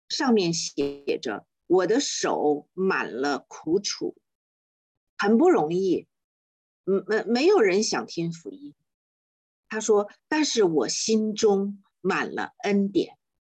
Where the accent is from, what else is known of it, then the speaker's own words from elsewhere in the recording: China; 我们中国人会记得一个人，或者会记得很多的人